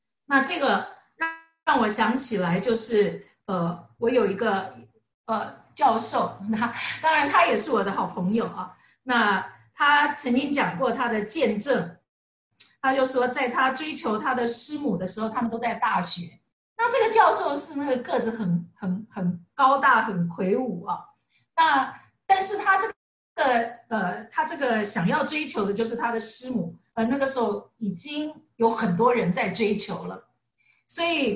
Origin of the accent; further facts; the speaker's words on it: China; 所以我们中国人也知道狐狸好像不是一个很好的字